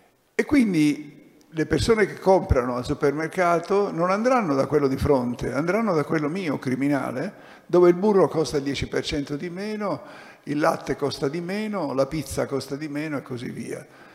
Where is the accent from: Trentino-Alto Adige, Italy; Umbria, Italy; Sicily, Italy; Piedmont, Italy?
Sicily, Italy; Palermo; born there; Al contrario di Marco Birolini, io sono nato a Palermo, sono un emigrato di ritorno relativo, cioè sono venuto